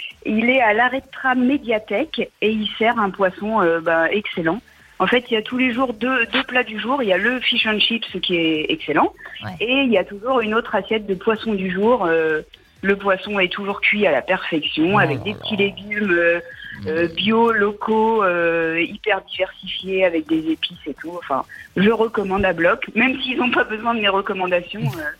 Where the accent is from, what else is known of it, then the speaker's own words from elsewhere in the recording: Brittany, France; Je suis taureau, mais je suis bretonne avant tout.